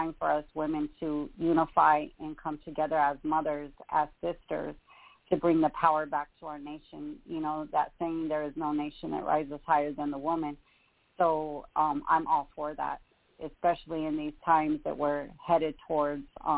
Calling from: Springfield, Illinois, United States; I'm calling from Springfield, Illinois.

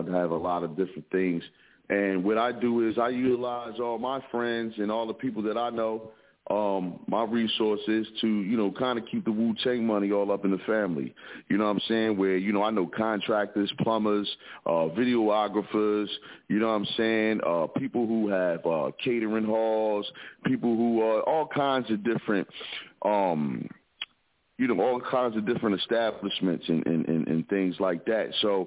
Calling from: Philadelphia, Pennsylvania, United States; representing from the Broad Street Bully side of Philadelphia, where the kids sucker punch people dressed up like Elmo at the kids' parties

